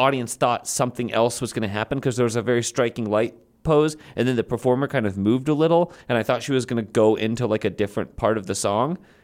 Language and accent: English; Chicago, Illinois, United States; I'm from Chicago. I care about one thing and one thing only, Navy Pier, where I go to eat my deep dish pizza, bubblegum shrimp.